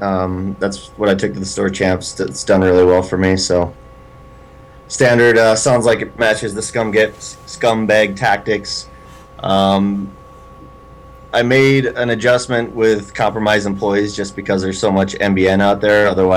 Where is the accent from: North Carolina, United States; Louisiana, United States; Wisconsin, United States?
Wisconsin, United States; Madison; I'm from Madison, Wisconsin, and pretty much game anywhere within a 2-3 hour driving radius.